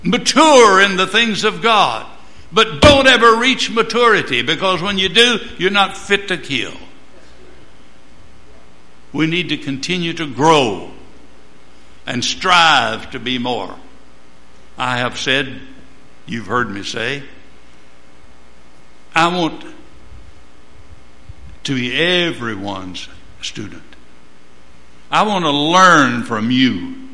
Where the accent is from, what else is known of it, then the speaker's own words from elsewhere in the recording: Tennessee, United States; I know where I came from. I came from Tennessee. If you don't go with me sometime, I'll take you and show you where I came from. Poorest county in the state of Tennessee, probably. And my area was probably the poorest. Grundy County.